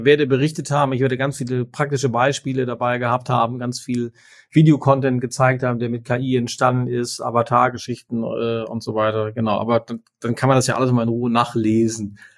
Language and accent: German; Bielefeld, North Rhine-Westphalia, Germany; auf den Spuren meiner Kindheit in Hoberge groß geworden.